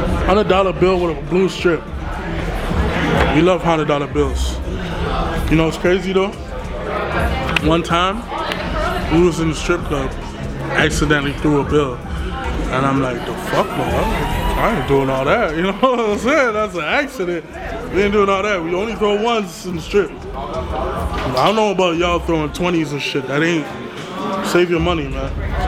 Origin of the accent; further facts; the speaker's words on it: Canada; I'm a Canadian tour, but he dapped me up.